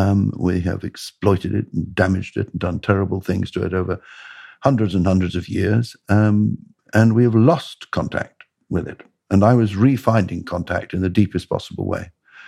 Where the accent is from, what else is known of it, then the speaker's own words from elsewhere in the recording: Bradwell, East of England, United Kingdom; I grew up in Essex, near a place called Bradwell.